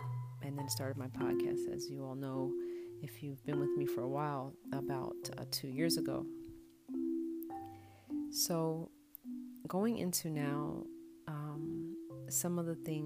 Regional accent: Brooklyn, New York, United States; those kind of things were really what stimulated me growing up in Brooklyn.

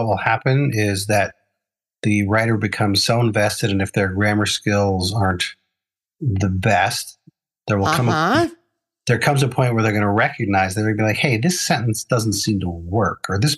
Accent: New Jersey, United States; Yes, number one, I have to because I grew up in New Jersey.

